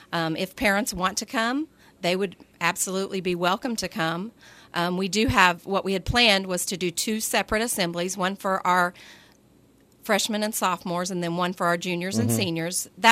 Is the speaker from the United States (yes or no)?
yes; Carmi, Illinois, United States; I am from Carmi, Illinois. I graduated from Carmi Community High School.